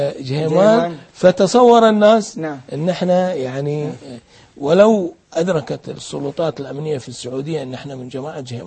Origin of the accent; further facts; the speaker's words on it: Kuwait; يعني الصيف اللي يصير عندنا بالكويت